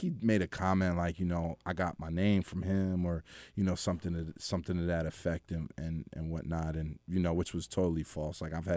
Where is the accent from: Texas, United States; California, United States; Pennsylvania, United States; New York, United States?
Pennsylvania, United States; Philadelphia; he was from Philly, I was from Philly